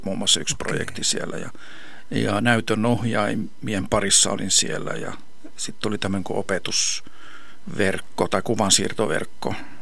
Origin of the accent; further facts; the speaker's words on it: Helsinki, Uusimaa, Finland; olen ihan Helsingistä kotoisin. Tosin vanhempani ovat 50-luvun lopulla muuttaneet tänne Helsinkiin, isän Pohjois-Karjalasta Outokummusta ja äiti tuolta Etelä-Karjalan Ruokolahdelta, ja he ovat täällä tavanneet ja perustaneet